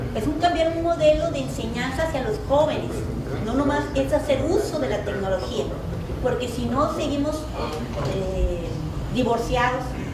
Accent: Baja California, Mexico; soy de Baja California

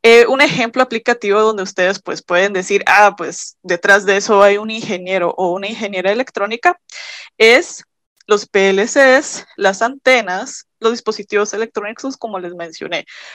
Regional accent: Guatemala; yo soy de Guatemala y yo soy ingeniera electrónica.

